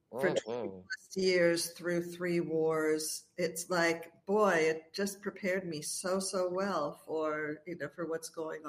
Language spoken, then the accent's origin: English; Hollywood, California, United States; born there; I was born in Hollywood, underneath the sign, in Cedars of Lebanon Hospital.